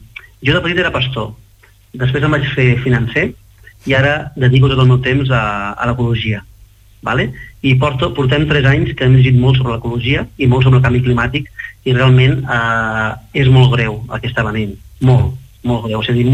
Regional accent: Santa Coloma de Queralt, Catalonia, Spain; Un és, som de Santa Coloma de Queralt

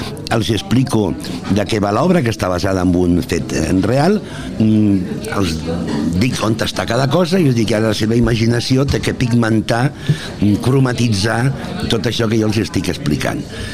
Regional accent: Barcelona, Catalonia, Spain; jo soc barceloní i m'agrada molt que a casa vegin les meves coses.

